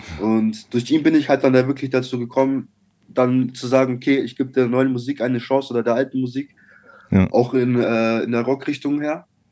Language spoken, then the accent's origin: German; Nuremberg, Bavaria, Germany; Ich komme aus Nürnberg, aus Mittelfranken.